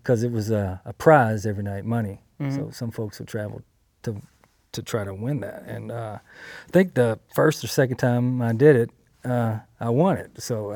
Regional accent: Chatsworth, Georgia, United States; I'm from Chatsworth, Georgia, and I play Americana music.

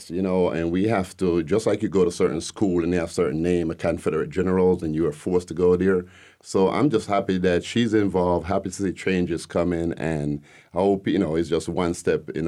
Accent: Jamaica; now in Decatur, United States; You could tell originally I'm not from here. I'm from Jamaica.

